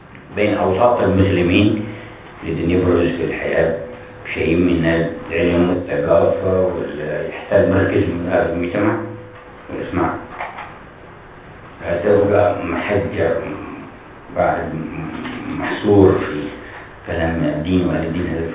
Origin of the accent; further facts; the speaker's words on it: Hadhramaut, Yemen; فمن أواخر الأعمار اللي وصلها مثل بلدنا حضرموت